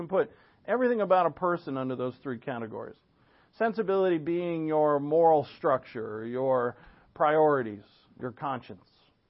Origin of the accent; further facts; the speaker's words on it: Providence, Rhode Island, United States; born there; It's probably because I was born in Providence.